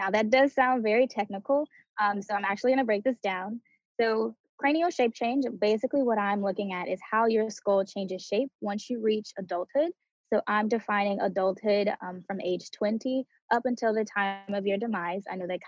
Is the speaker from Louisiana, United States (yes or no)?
yes; Eunice, Louisiana, United States; now in Eugene, United States; So originally, I'm from Eunice, Louisiana.